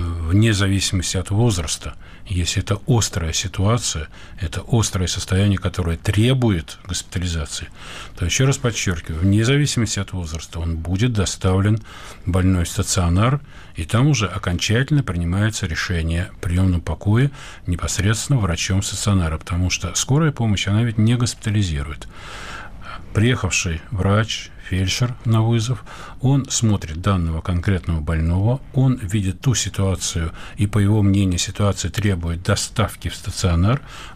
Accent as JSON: {"language": "Russian", "region": "Moscow", "country": "Russia", "tie": "born there", "said": "в деревне под Одессой, откуда, собственно, мои корни, хотя я родился в Москве, корни моих родителей."}